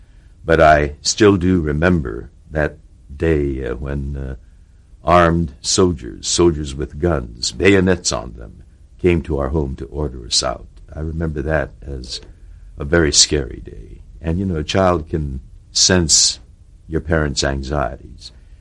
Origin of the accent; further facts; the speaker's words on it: Los Angeles, California, United States; I grew up here in Los Angeles until Pearl Harbor.